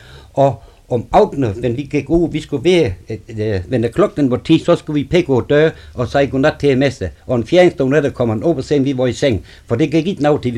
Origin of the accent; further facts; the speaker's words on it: Kolstrup, Region of Southern Denmark, Denmark; Jeg er født her i Kolstrup, og min far er født her i Kolstrup, og min mor hun er en smagdatter fra Støbegaard, og jeg, min hele barndom, det er forbrugt helt Kolstrup.